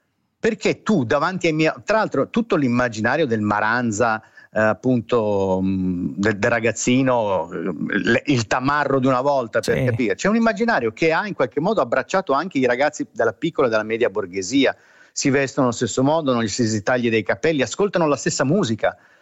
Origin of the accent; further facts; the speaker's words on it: Milan, Lombardy, Italy; come quando io da ragazzino a Quarto Giaro, insomma, eravamo tutti terroni